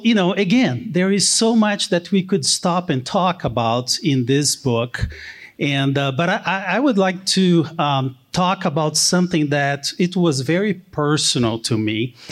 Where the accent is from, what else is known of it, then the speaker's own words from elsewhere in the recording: Brazil; they planted the church in Brazil, in my hometown, where I started attending when I was 17 years old